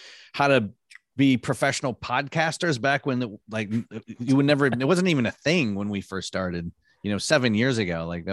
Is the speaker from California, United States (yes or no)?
no; Michigan, United States; And you know, I grew up in Michigan, and we would drive up to Toronto a lot and go see comedy there in Detroit.